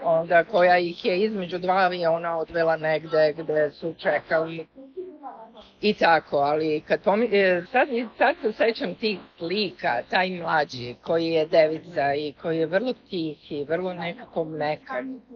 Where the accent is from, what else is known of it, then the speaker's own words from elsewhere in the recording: Mostar, Federation of Bosnia and Herzegovina, Bosnia & Herzegovina; now in United States; Ja sam bila izbeglica iz Mostara, vraćajući se nazad kući.